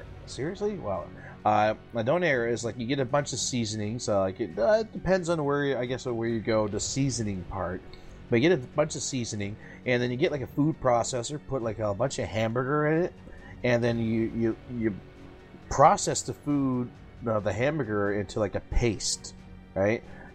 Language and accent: English; Canada; accent: Canadian; Maybe because my Canadian accent, it's we call it donair.